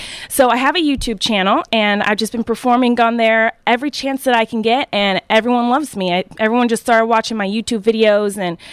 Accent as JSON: {"language": "English", "town": "Tacoma", "region": "Washington", "country": "United States", "said": "I'm from Tacoma, Washington."}